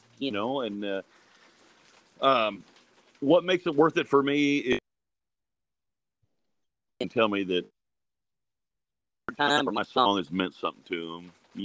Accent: West Virginia, United States; also born or lived in Kentucky, United States / Ohio, United States / Alaska, United States; now in California, United States; I was raised in West Virginia, Kentucky, and Ohio, and then moved to the Alaskan bush.

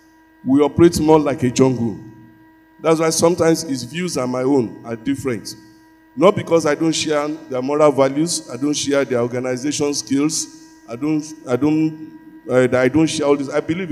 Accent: Shomolu, Lagos, Nigeria; I was born in Shomolu, educated in Shomolu, lived all my life in Shomolu. You understand? I grew up in the market, Alade market, because my mother was a Yaoloja.

